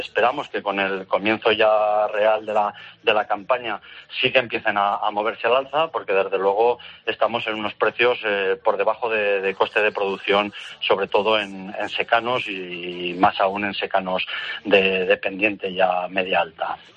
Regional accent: Aragon, Spain; yo hace 40 años estaba ya pues criando cardos en mi tierra, aquí en Aragón, y sembrando cereales, y a veces pues con las ovejas también

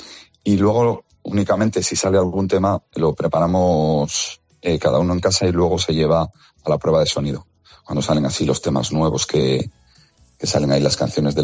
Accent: Cantabria, Spain; yo soy de Cantabria y luego mi socio es de Palencia.

